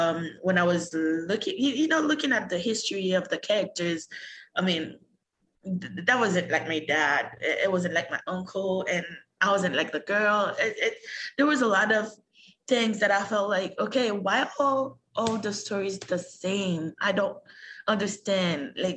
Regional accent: Haiti; also born or lived in Canada; I was raised in Haiti and in Canada. Mm-hmm. So I love both cultures.

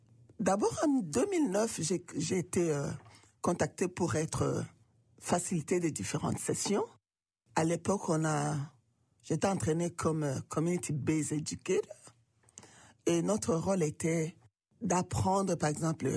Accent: DR Congo; je suis de la RDC. Je parle le swahili, je parle le lingala, je parle aussi le portugais.

